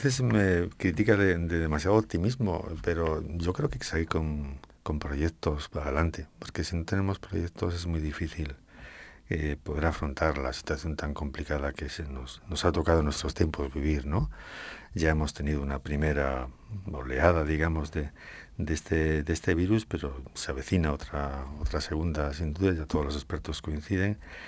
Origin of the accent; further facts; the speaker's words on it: Cantabria, Spain; Y esto, como cántabros, nos llena de orgullo también, ¿no?